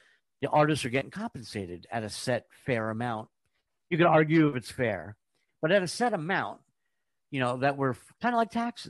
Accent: New York, United States; Down here in Georgia, forget about it. I'm a New Yorker in Georgia.

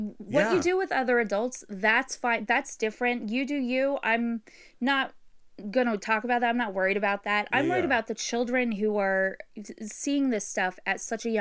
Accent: Seattle, Washington, United States; I lived in Seattle for a while, for about 10 years, and we grew up on Capitol Hill over there.

